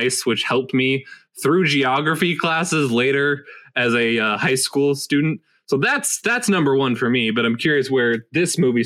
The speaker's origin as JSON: {"language": "English", "region": "Minnesota", "country": "United States", "said": "I've seen most sports movies that reference Minnesota in any tangential way."}